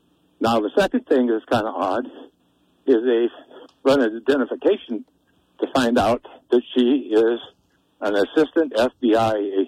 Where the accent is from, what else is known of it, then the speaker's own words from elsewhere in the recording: Whitefish, Montana, United States; I'm from Whitefish, in Kalispell area.